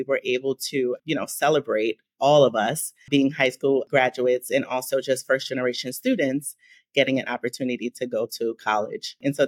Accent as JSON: {"language": "English", "town": "Harlem", "region": "New York", "country": "United States", "tie": "born or raised there", "said": "I grew up in Harlem, so it was just a train ride away."}